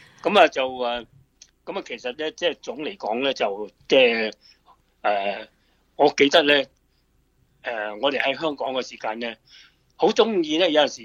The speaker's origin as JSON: {"language": "Cantonese", "region": "Guangdong", "country": "China"}